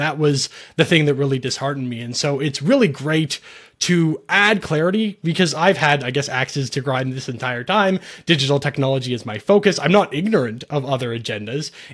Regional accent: Canada; Because as a Canadian, so much of stuff is, like, directly related to government

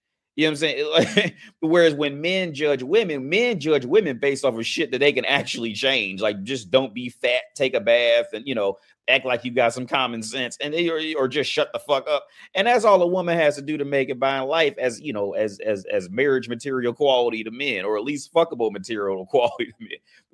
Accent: United States; they'll accept me because I'm from America.

